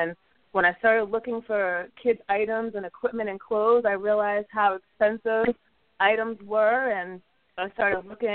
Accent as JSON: {"language": "English", "region": "Massachusetts", "country": "United States", "moved": "as an adult", "said": "I'm from Massachusetts. I went to school in New York. Moved to Georgia in 2002."}